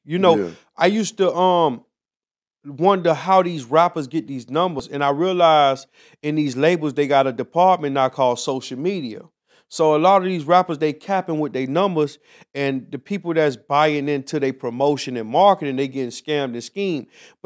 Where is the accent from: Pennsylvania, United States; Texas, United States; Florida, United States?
Florida, United States; Miami; Miami, Florida.